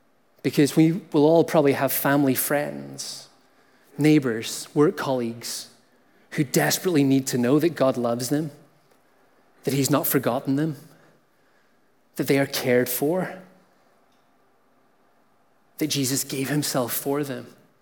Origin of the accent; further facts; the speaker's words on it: Northern Ireland, United Kingdom; now in Canada; my accent isn't from Ontario. I grew up on the north of Ireland, so that also brings a little bit of a Scottish lilt